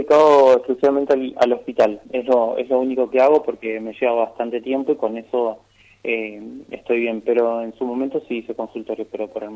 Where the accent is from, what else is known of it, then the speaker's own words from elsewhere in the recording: interior, Argentina; yo vengo del interior, no soy de Capital Federal.